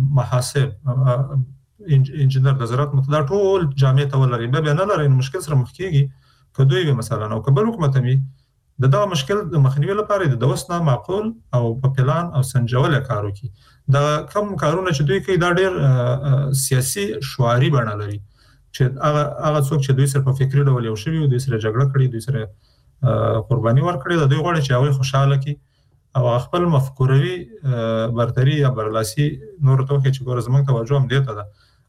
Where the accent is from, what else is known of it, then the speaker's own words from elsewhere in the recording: Afghanistan; نو چون موږ د افغانستان خلک یو، د افغانستان په هر فرد کې